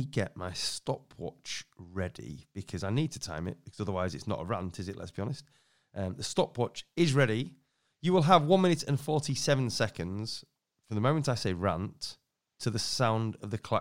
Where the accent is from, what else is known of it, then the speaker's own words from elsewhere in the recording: York, Yorkshire and the Humber, United Kingdom; Okay, because I'm from York, of course.